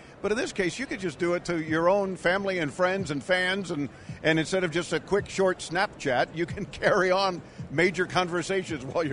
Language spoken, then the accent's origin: English; Las Vegas, Nevada, United States; from Las Vegas.